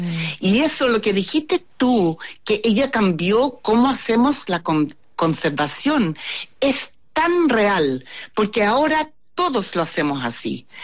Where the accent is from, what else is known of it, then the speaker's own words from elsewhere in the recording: Chile; now in Australia; siendo chilena hay un instituto en Chile